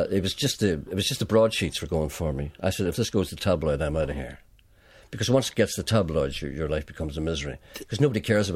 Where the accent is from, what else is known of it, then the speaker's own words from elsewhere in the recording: Ireland; But I said, well, I'm Irish.